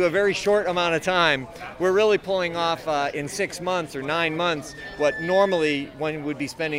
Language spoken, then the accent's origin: English; Syracuse, New York, United States; I was born and raised in Syracuse. I'm a Nottingham Bulldog, and I graduated SU